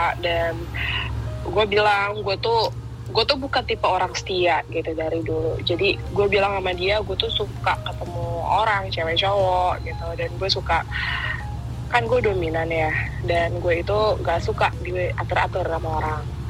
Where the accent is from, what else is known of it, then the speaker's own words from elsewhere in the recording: Jakarta, Indonesia; now in Bali, Indonesia; Bukan, gue asli Jakarta. Gue move di Bali karena nikah aja, makanya sini sekarang.